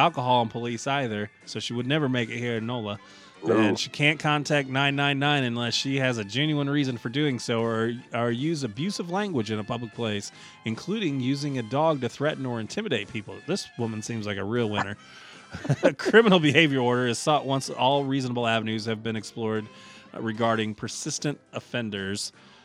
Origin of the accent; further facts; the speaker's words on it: Illinois, United States; Well, to be fair, the area that I'm from, I think we've talked about it before, but I grew up on the Illinois side of the St. Louis area, and there's a lot of farmland that was very close to where I grew up